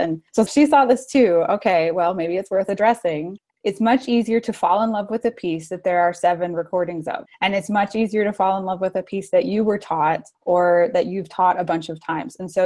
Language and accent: English; Texas, United States; I grew up in Texas, and harp ensemble is a big deal there.